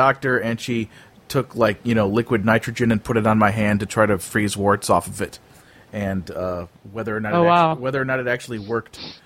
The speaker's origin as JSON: {"language": "English", "region": "Wisconsin", "country": "United States", "tie": "born or raised there", "said": "I love my home state of Wisconsin"}